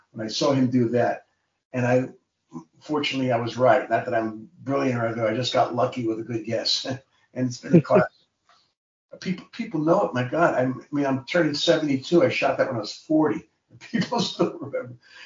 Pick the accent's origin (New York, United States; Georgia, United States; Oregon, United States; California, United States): New York, United States; Bronx; No, I grew up in the Bronx.